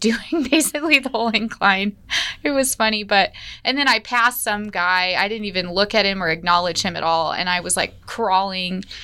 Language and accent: English; Denver, Colorado, United States; born there; now in Colorado Springs, United States; Yep. I was born in Denver. Moved here, like, I think it's got to be 8 years by now.